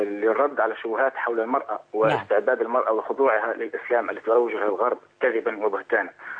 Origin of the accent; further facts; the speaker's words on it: Tunisia; انا كاتب، انا من تونس، كاتب مبتدئ